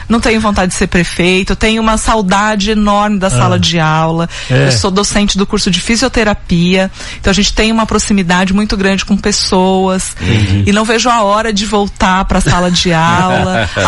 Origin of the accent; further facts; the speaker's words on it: Monte Azul Paulista, São Paulo, Brazil; now in São Carlos, Brazil; eu sou vivi mais tempo aqui do que na minha cidade natal, que é Monte Azul Paulista. Então, me sinto também são carlense.